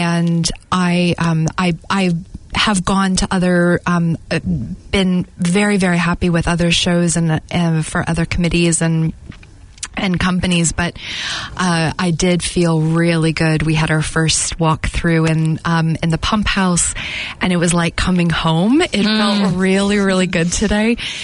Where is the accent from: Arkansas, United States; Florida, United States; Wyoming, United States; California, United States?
Florida, United States; Miami; also born or lived in New York / Houston / Seattle; now in New Zealand; I originally am from the States, from Miami originally, but I lived in New York and Houston, Texas, and Seattle, Washington. And but I'm a Kiwi now. I've got my passport. I'm like what I call an Amerikiwi.